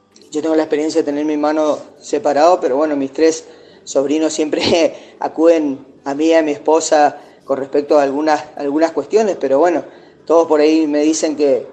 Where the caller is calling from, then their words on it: Resistencia, Chaco, Argentina; de Resistencia Chaco.